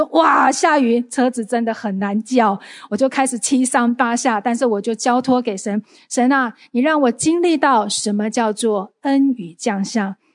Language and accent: Chinese; Singapore; 而且是土生土长的新加坡人